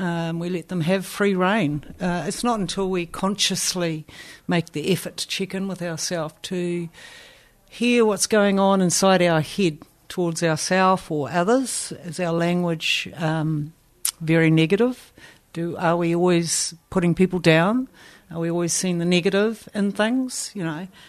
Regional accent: Tauranga, Bay of Plenty, New Zealand; born there; I was born in Tauranga, Katikat. And if people ask me where I come from, I say, oh, I was born in Tauranga.

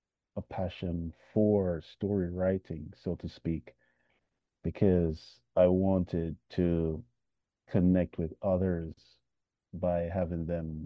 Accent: Montego Bay, Saint James, Jamaica; now in Hiroshima, Japan; it's how hard real change is for us boys growing up in Montego Bay.

